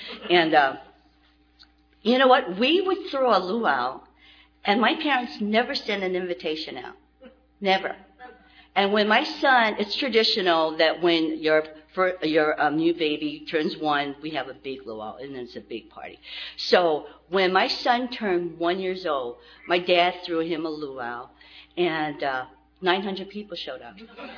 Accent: Torrance, California, United States; I come from Torrance, and we have a roundup there, too, and it's a big event, and we start, like, Thursday.

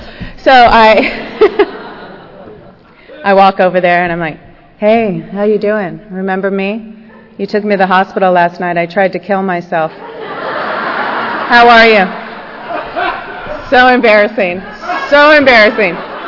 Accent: La Crescenta, California, United States; my best friend Diana and I grew up together in La Crescenta, and which is, by the way, where I live again today.

